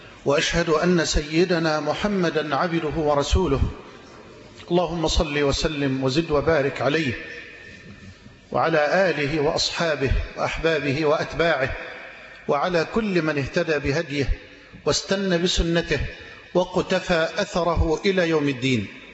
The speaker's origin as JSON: {"language": "Arabic", "country": "Egypt", "said": "اللهم إني أسألك أن تجعل بلدنا مصر أمنا أمانا سخاء رخاء"}